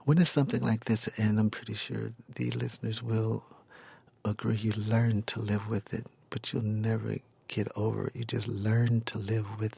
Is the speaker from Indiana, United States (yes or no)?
yes; Gary, Indiana, United States; We're not from Hollywood. We're a family, not a business. And we're a family that came from Gary, Indiana.